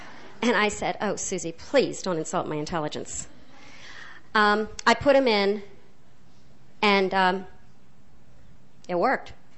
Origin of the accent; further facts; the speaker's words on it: Virginia, United States; I come from Virginia.